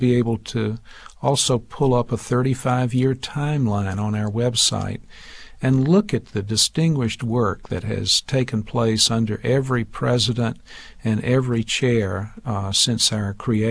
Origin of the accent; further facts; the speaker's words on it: the South, United States; So as a Southerner coming here, having worked on the South for 30 years, I found myself very comfortable here.